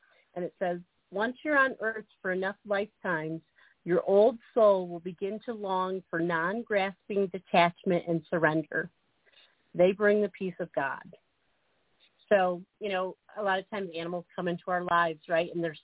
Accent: New York, United States; You know, I'm also a New Yorker, but let me tell you about this part.

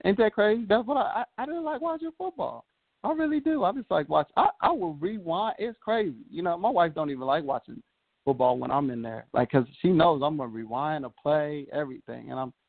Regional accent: Arlington, Texas, United States; I grew up in Arlington, so I grew up in Texas. So, you know, everybody loved the Dallas Cowboys.

